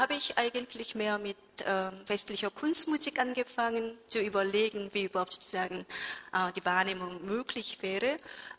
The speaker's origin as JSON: {"language": "German", "country": "South Korea", "second_language": "German", "lives_now": "Germany", "said": "Ich komme eigentlich aus Korea und dort habe ich auch schon Musiktheorie und ein bisschen unterschiedliche Instrumente auch studiert."}